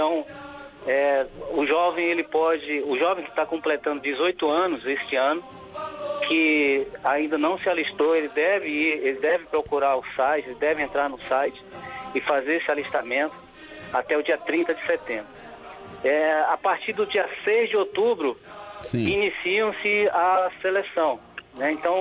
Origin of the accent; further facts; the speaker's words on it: Santa Luz, Bahia, Brazil; born there; also born or lived in Feira de Santana; É, eu sou baiano. Sim. Eu nasci no sertão da Bahia, em Santa Luz, né? E morei muito tempo em Feira de Santana